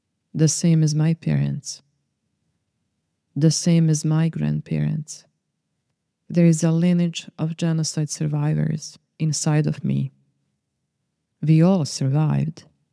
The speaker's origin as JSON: {"language": "English", "country": "Croatia", "said": "I am a Serbian from Croatia, unrecognized genocide."}